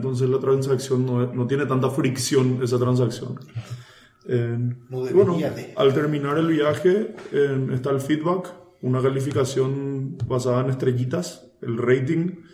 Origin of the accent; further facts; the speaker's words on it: Asunción, Paraguay; como paraguayos, sí, y como asuncenos